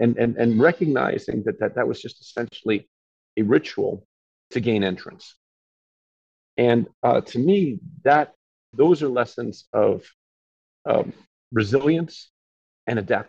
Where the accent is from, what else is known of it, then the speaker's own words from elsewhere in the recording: New York City, New York, United States; now in Japan; But when I first came to Japan in 1985, Japan was 99.9% Japanese. I grew up in New York.